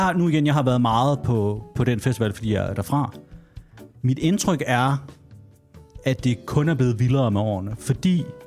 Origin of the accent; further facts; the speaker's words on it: Skanderborg, Central Denmark Region, Denmark; jeg er fra Skanderborg.